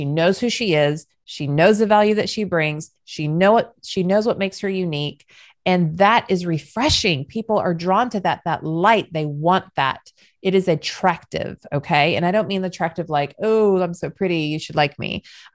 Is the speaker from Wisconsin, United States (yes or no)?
no; California, United States; Y'all, I'm from Southern California. Do not judge me for the words that I use. Okay. It's just vernacular.